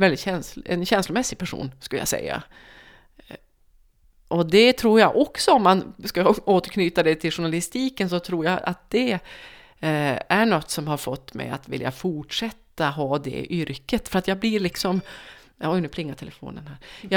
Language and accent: Swedish; Jokkmokk, Norrbotten County, Sweden; now in Luleå, Sweden; Jag kommer från Jokkmokk. Där växte jag upp och gick grundskolan. Sen så gick jag gymnasiet här i Luleå där jag bor nu tillsammans med man och son och katt.